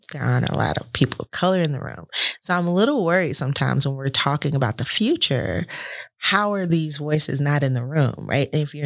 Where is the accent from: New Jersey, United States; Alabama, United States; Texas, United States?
Alabama, United States; And I'm from Alabama. I'm a Black woman from Alabama. I know what people feel about agriculture.